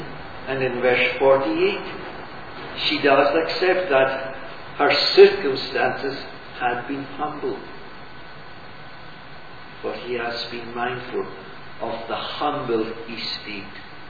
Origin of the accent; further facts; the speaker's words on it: Scotland, United Kingdom; as Scottish Presbyterians, we're not really that big on emotion. We don't wear our hearts on our sleeve.